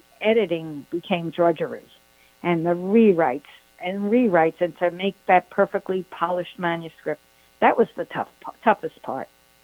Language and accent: English; Brooklyn, New York, United States; I didn't think you could. Actually, born and raised in Brooklyn, New York.